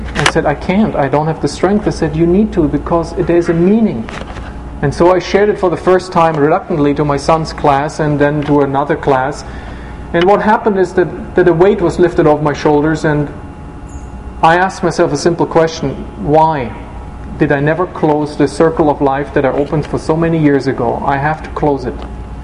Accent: Germany; now in Israel; They only knew that I'm from Germany, I was born in Germany, I was a Jew, and I made Aliyah.

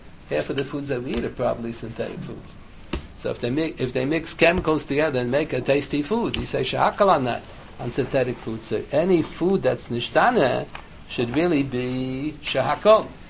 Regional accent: Scranton, Pennsylvania, United States; born there; I was born in Scranton, Pennsylvania. You can visualize Scranton, Pennsylvania on top.

